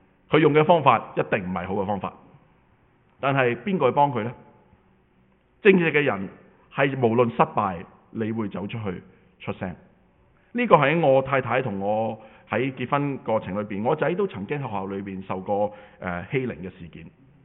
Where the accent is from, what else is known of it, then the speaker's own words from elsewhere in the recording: China; 咁我就用翻我哋中國人成日講啊